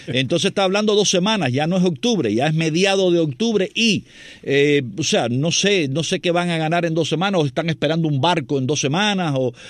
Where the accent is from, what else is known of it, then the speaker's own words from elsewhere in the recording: Cuba; Además, así somos los cubanos.